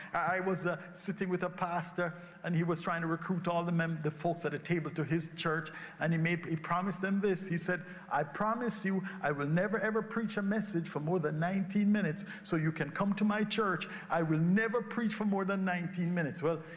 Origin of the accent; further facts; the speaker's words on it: Jamaica; When we were growing up in Jamaica, you know, the milkman would deliver a couple bottles of milk every morning.